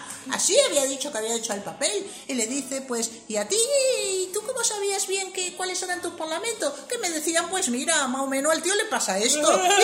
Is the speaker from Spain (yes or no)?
yes; Catalonia, Spain; tú te has enterado que yo soy catalán